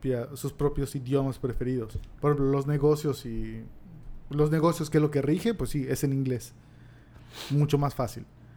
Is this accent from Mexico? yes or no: yes; Mexico; Y obviamente no puedes expresar todo el sentimiento como un mexicano.